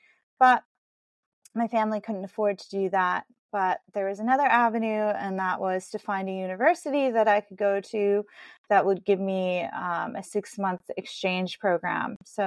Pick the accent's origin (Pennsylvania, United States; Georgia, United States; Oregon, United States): Pennsylvania, United States; Nanticoke; I am from Pennsylvania in the United States. I grew up in a small town near the Wilkes-Barre-Scranton area called Nanticoke.